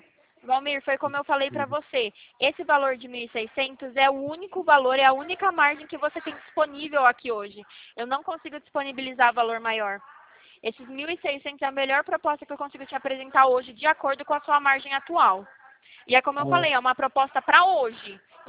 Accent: São Paulo, Brazil; Eu sou de São Paulo.

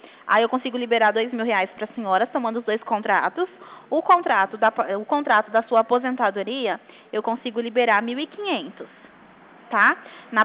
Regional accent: Sertãozinho, São Paulo, Brazil; Não, porque eu não moro aqui. Eu sou de Sertãozinho, eu não tô bem a cidade.

